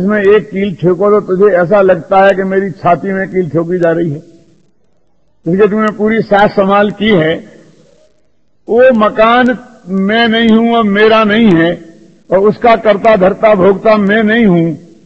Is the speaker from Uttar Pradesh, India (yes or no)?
no; Rajasthan, India; मैं राजस्थानी हूं या तो मैं कहता हूं, मैं हिंदुस्तानी हूं ये भी मैं कहता हूं